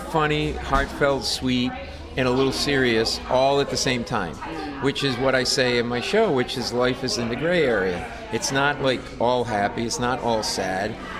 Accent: Rhode Island, United States; We grew up in Rhode Island.

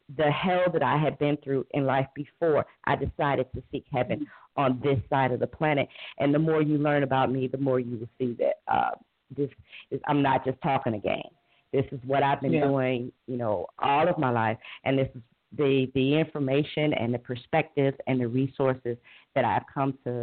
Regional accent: Cleveland, Ohio, United States; I was living, born and raised in Cleveland's 5th District. So this is my neighborhood.

